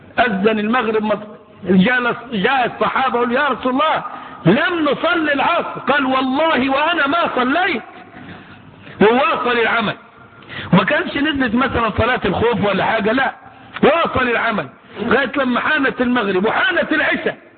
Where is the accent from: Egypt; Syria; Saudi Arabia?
Egypt; Upper Egypt; عارفين نفاخ النار بنقول عليه عندنا في الصعيد.